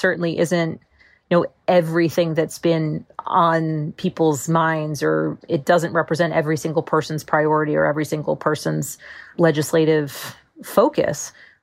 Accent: Virginia, United States; You know, in my home state of Virginia, we are bringing home $100 million for broadband connectivity

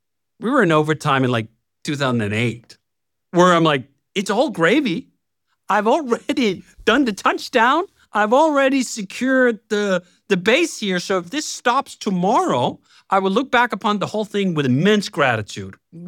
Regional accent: Denmark; I grew up in Denmark, working class, where I did have occasionally, like, it's near the end of the month, there's no more money.

